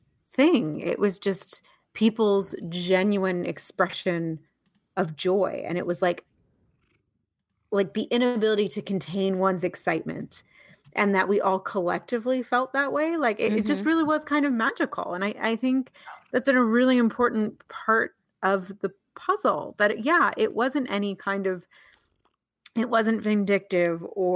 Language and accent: English; Canada; I'm very Canadian.